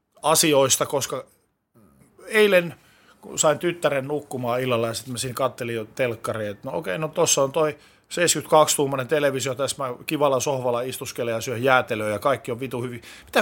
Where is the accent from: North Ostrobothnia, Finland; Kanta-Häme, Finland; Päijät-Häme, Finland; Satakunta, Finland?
North Ostrobothnia, Finland; moved away as an adult; now in Helsinki, Finland; 80-luvun Oulun kokoiseen paikkaan, joka nyt on Pohjois-Pohjanmaalla, mistä olen kotoisin